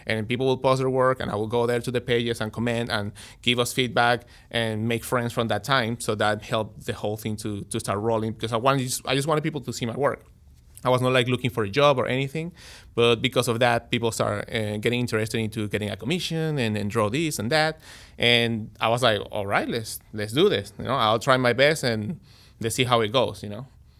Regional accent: Venezuela; Yeah, well, I'm from Venezuela.

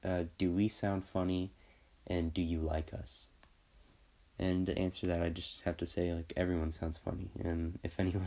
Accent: Hawaii, United States; also born or lived in North Carolina; now in Australia; So, I was born in Hawaii, but I've lived many places in the United States. The longest of those being North Carolina for 6 years. So, that's where I tell people I'm from. But if you want to be technical about it, I'm from Hawaii.

